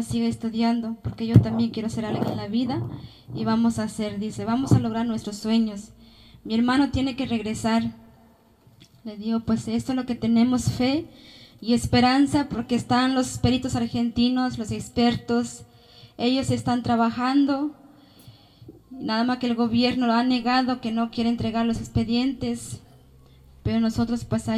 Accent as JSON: {"language": "Spanish", "town": "Alpuyecancingo", "region": "Guerrero", "country": "Mexico", "said": "Yo vengo de Guerrero, yo soy de una comunidad de Alpuyecancingo, de las montañas, municipio de Bagoxingo, Guerrero."}